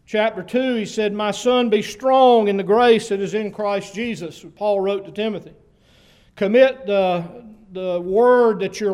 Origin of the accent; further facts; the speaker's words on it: United States; born there; I was born in America. I'm thankful for that, but I didn't choose that. I was born here, you know, my parents lived here, so that's where I was born.